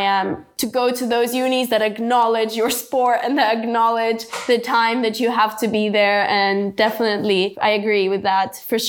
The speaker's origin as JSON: {"language": "English", "country": "Ukraine", "said": "As you know, I come from Ukraine, so the war really affected all of our lives, especially for me."}